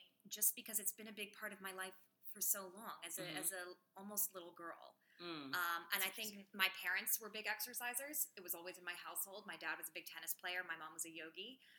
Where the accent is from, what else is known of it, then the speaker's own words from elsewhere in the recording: New York City, New York, United States; I mean, I'm from New York City, born and raised.